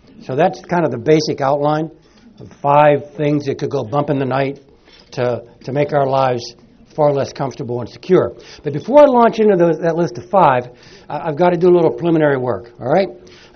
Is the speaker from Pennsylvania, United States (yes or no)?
yes; Pittsburgh, Pennsylvania, United States; If I'm going to write an article about bass fishing in the Monongahela River in my hometown in Pittsburgh, I still have to send it in.